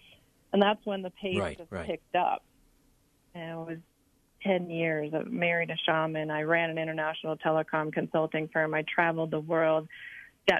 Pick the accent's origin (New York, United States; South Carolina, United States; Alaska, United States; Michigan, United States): Michigan, United States; Detroit; born there; I was born in the Detroit, Michigan area, and my dad was an alcoholic, factory worker, seventh grade education.